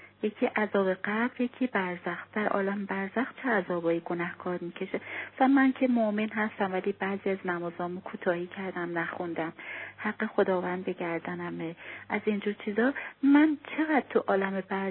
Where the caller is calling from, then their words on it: Iraq; خداحافظ از عراق هستم